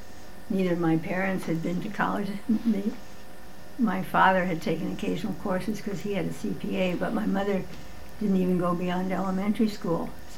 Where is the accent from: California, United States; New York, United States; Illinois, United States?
Illinois, United States; Chicago; moved away as an adult; I grew up in Chicago, left home at the age of 18 or 19 because the war was on.